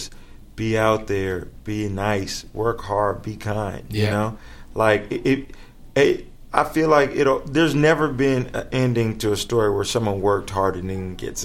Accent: Kendall, Florida, United States; Oh, I grew up in Kendall.

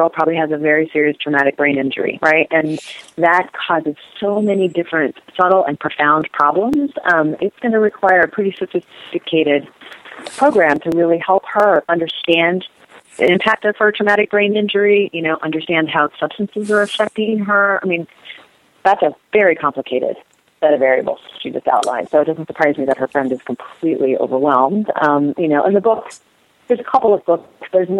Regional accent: Kansas, United States; now in New York, United States; because I grew up in Kansas, and there's not a lot of resources, you know, in the middle of the country, and we're spoiled here in New York.

